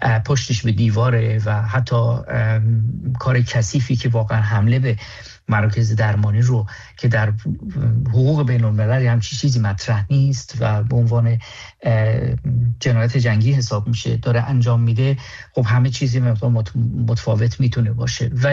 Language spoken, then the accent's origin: Persian; Iran; now in Munich, Germany; فقط به عنوان یک ایرانی میتونم بگم که به همه گی افتخار میکنم.